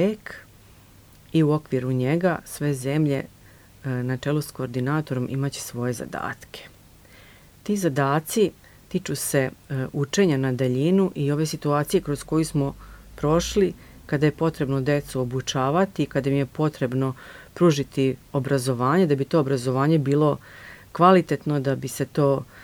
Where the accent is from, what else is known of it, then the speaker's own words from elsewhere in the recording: Serbia; tako da ja mislim da je to jedan zaista bilo uspešno kod nas u Srbiji isto.